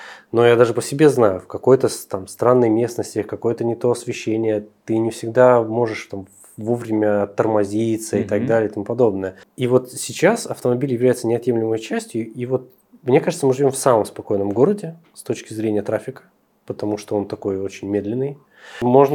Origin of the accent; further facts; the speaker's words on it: Russian Far East, Russia; я тоже с Дальнего Востока